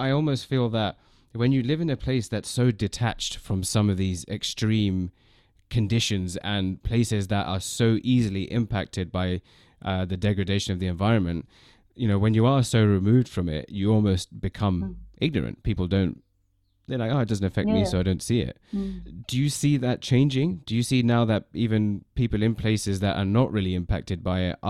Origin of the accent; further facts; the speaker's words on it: London, United Kingdom; born there; I was born in London and I've lived in a few other places